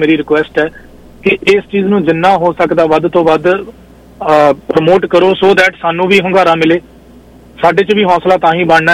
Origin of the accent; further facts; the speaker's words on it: Punjab, India; ਮੈਂ ਰੋਪੜ ਜ਼ਿਲ੍ਹੇ ਦਾ ਰਹਿਣ ਵਾਲਾ ਜੀ।